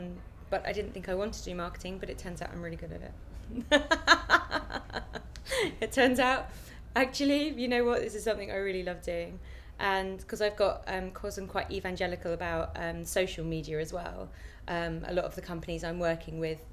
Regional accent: Chesham, South East England, United Kingdom; I'm from Chesham in Buckinghamshire. And did you ask my age? Okay, I'm 29.

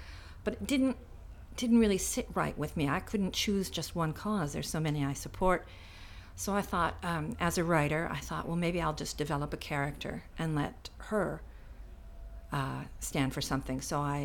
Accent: California, United States; now in United Kingdom; I come from America, and from Southern California specifically. So I grew up with blondes, and I was the only redhead in my school.

